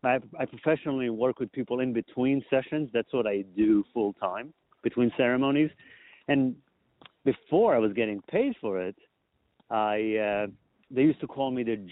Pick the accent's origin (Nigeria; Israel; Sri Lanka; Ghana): Israel; now in United States; because I came from Israel. I wasn't really aware of personal development until I came to America. I was religious in Israel, so maybe I would have if I wasn't. I grew up in a very religious society.